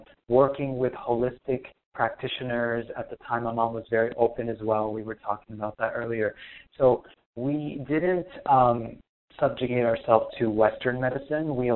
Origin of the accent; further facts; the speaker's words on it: Lebanon; So I actually grew up in Lebanon. So during the 80s and 90s of the Civil War was going on.